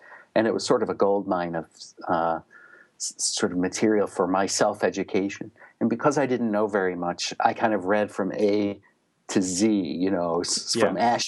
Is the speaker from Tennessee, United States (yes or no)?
yes; Memphis, Tennessee, United States; I grew up in Memphis, Tennessee, and there weren't any poets I would have known of there at that time.